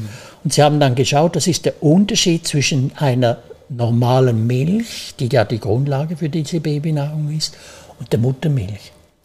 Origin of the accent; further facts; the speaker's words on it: Switzerland; Also wie man sicher aus der Sprache hört, ich bin Schweizer.